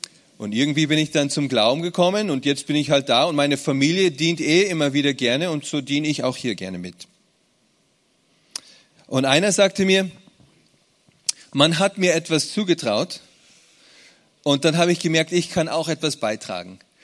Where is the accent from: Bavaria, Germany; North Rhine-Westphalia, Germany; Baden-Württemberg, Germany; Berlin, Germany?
Bavaria, Germany; Munich; born there; Weil ich bin in München geboren, sorry.